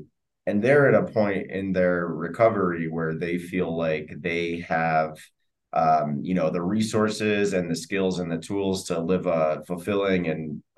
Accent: United States; I'm from the States

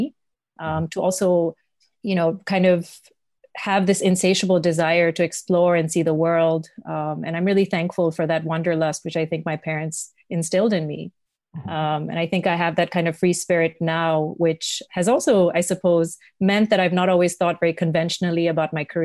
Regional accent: Jammu and Kashmir, India; certainly consider myself a third culture kid. And my story really begins with my parents, two people with very humble beginnings from Kashmir in India, which is where I'm from

